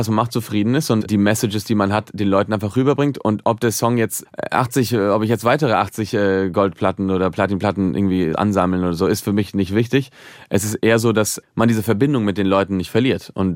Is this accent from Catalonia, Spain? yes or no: yes; Barcelona, Catalonia, Spain; now in Berlin, Germany; Aber ich glaube, dass für mich, also Barcelona ist immer noch meine Heimat. Also allein, dass meine Familie da ist.